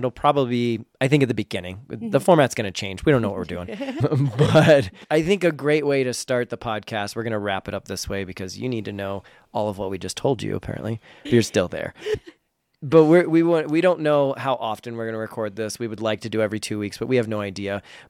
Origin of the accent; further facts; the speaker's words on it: Florida, United States; And I grew up in Florida.